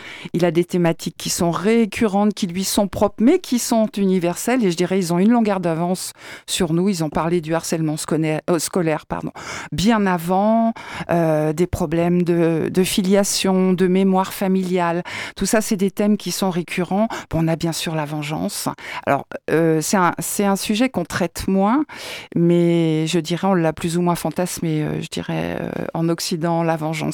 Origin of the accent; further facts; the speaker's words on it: France; Nous, on a été occupés en tant que Français pendant 4 ans par les Allemands.